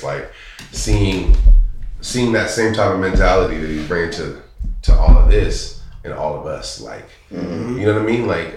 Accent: Fairfield, California, United States; because I'm from Fairfield. So Fairfield's like 45 minutes from Sacramento. Like right in between San Francisco and Sacramento.

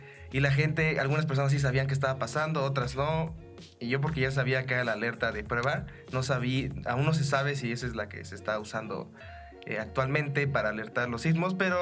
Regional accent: Coyoacán, Mexico City, Mexico; Yo soy Coyoacán.

